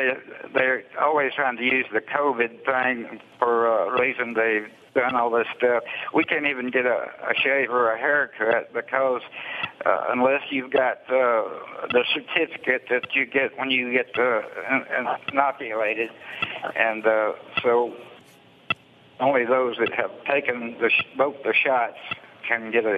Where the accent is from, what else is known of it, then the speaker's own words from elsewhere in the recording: Alabama, United States; Well, my family aren't able to come up here. Like you said, I'm from Alabama, and It's a long way